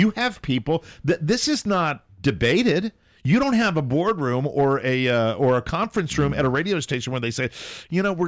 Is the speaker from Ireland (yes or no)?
yes; Ireland; I'm an Irishman. I love to blame.